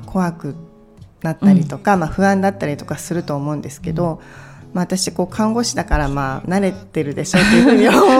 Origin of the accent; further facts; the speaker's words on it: Mihara, Hiroshima, Japan; 私は広島県三原市出身です。生まれも育ちも広島です。